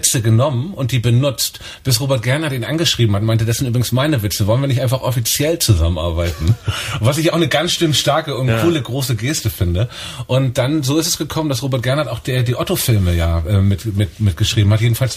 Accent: Hamburg, Germany; ich liebe meine Heimatstadt. Ich mecker gerne über Hamburg, aber auch, weil ich hier aufgewachsen bin

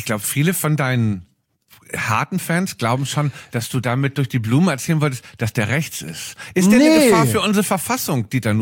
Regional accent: Northern Germany, Germany; Das liegt daran, er ist Bayer und ich bin Norddeutscher.

